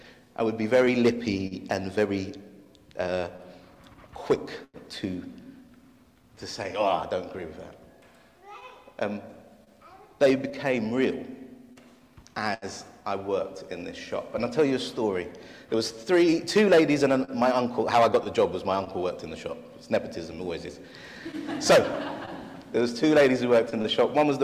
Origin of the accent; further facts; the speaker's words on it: Deptford, London, United Kingdom; I was brought up in Broccoli, Deptford, and I had to go through Peckham